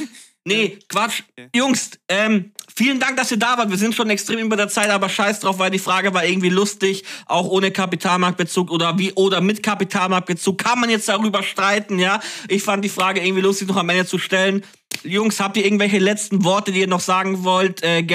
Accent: Bavaria, Germany; ey, ich bin aus Franken.

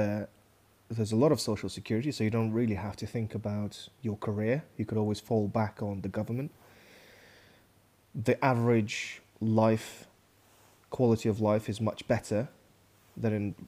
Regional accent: China; Because I come from China... It would be maths.

